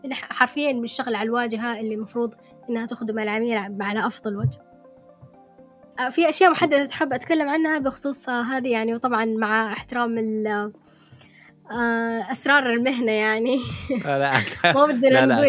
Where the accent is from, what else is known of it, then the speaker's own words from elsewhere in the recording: Saudi Arabia; وفي كمان عندنا بالسعودية